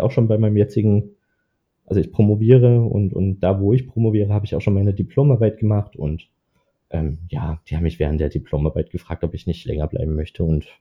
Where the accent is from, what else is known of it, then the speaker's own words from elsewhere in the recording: Dresden, Saxony, Germany; dass ich als Dresdner erstmal an die TU möchte.